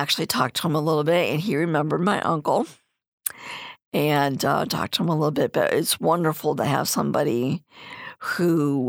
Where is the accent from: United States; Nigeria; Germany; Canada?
United States; Bradley, Illinois; I'm from Bradley, so I'm kind of partial to the development of Bradley